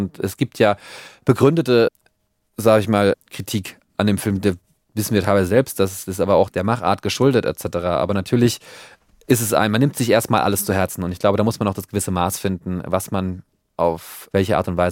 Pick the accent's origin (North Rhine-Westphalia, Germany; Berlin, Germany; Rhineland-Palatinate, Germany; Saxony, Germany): Rhineland-Palatinate, Germany; Berghausen; also born or lived in Speyer; In Berghausen, in Rheinland-Pfalz, in der von Speyer. Also einen Teil meiner Kindheit habe ich auf dem Dorf und dann in der kleinen Stadt Speyer verbracht.